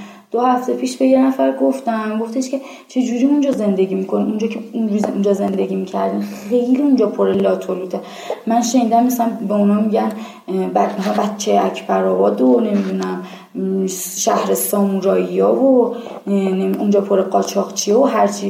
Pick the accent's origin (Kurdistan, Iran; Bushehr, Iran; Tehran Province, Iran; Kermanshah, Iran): Tehran Province, Iran; Eslamshahr; چقدر من خودم کشتم و مرمور می شدم از این که بگم بچه اسلام شهرم